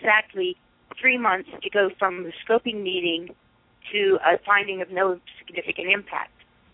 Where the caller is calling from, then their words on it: Arizona, United States; I'm calling from Arizona.